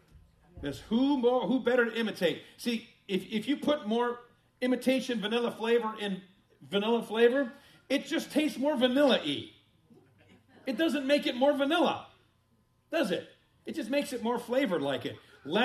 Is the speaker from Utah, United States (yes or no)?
no; Illinois, United States; also born or lived in North Carolina; Can I tell you, growing up in Illinois, in the Chicago area, that never happened.